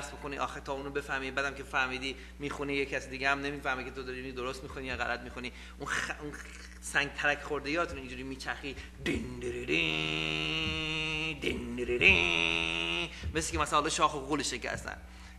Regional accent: Iran; من متاسفانه منم ایرانی هستم، ولی از لحاظ خودم خوشحالم که ایرانی هستم،

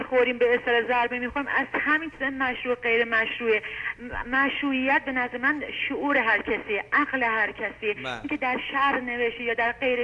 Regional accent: Iran; منم یه ایرانی هستم.

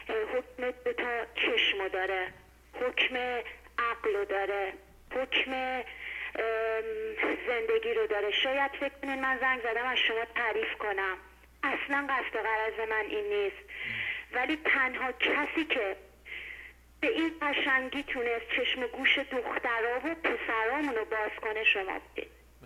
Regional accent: Iran; به عنوان یه ایرانی

